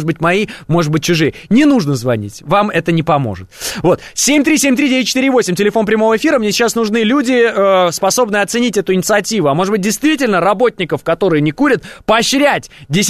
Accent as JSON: {"language": "Russian", "region": "Moscow", "country": "Russia", "said": "Мы из Перова сильнее Новогиреева. Давняя историческая вражда нас связывает, Перова и Новогиреева. Мы друг друга недолюбливаем. Мы все время пытаемся доказать, что мы, перовцы, лучшие в Москве. Наш район самый лучший в Москве, самый фешенебельный."}